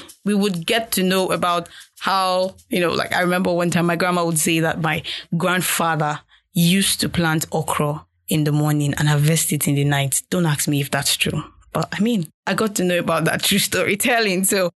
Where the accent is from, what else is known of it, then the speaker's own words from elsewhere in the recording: Nigeria; I'd be looking into my home country, Nigeria.